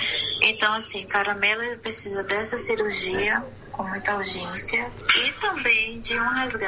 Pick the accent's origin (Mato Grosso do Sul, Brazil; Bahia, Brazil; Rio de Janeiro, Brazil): Bahia, Brazil; Vale das Pedrinhas; eu sou daqui do Vale das Pedrinhas.